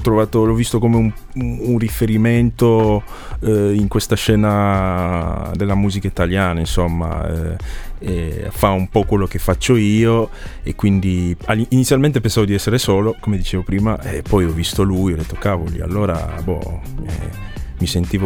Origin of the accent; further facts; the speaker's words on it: DR Congo; now in Italy; Io non sono nato qua, sono originario del Congo